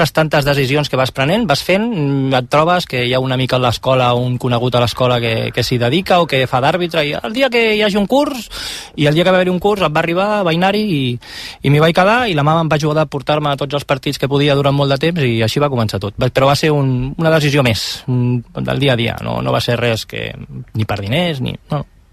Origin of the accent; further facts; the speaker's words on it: Barcelona, Catalonia, Spain; tots dos som de la Verneda, jugàvem al Sant Martí, jugava l'Adrianenc, i venim d'allà, del barri.